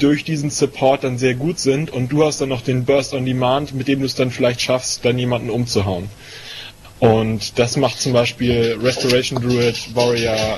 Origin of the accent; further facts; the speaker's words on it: Hamburg, Germany; ich komme aus Hamburg, bin zurzeit Oberstufenschüler